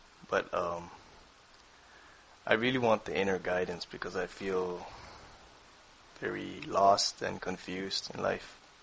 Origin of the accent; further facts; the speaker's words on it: Canada; from Canada.